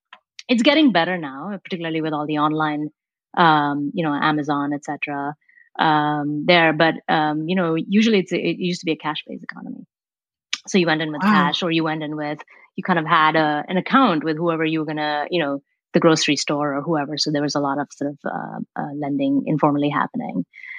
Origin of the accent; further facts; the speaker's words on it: India; moved away as an adult; now in United States; I came here for college, right? And I came from India and really hadn't had any real interaction with the banking system, right?